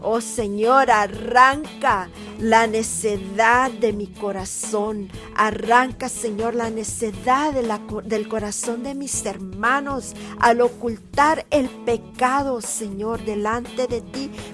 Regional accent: Nicaragua; sobre todo mi tierra natal, Nicaragua

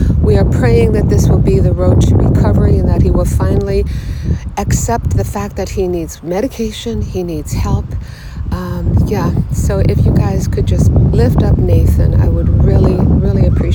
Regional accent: Hamburg, New York, United States; I'm from Hamburg, New York.

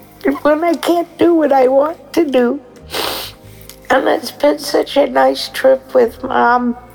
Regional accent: Newburgh, Indiana, United States; calling from, and I'm from Newburgh, Indiana, but I'm at Beaver Island right now.

